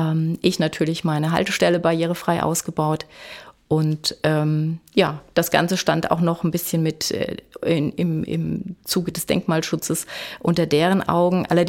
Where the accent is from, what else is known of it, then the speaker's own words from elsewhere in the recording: Offenbach, Hesse, Germany; Ich komme aus Offenbach um die Ecke